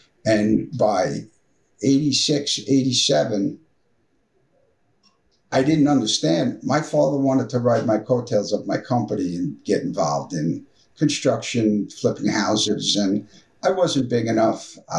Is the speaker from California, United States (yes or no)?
no; New York, United States; as a young kid growing up on Long Island, having plenty to do, I had blinders on.